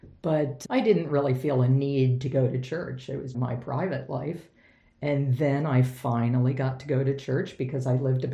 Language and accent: English; Maryland, United States; In Western Maryland, pretty much everybody is Lutheran. So that's what happened to us. We grew up in the Lutheran church